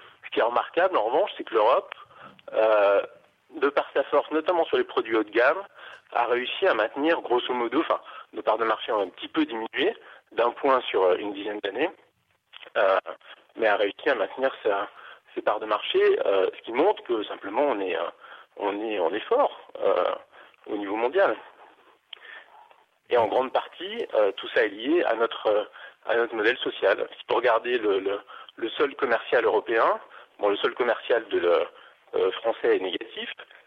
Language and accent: French; France; en tant que Français